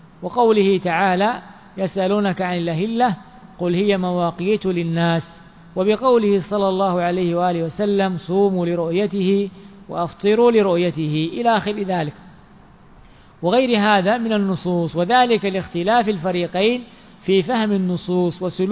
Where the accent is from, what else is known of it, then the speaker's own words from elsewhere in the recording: Yemen; يعني مثلا عندنا في اليمن مثلا إذا رؤي الهلال مثلا في السعودية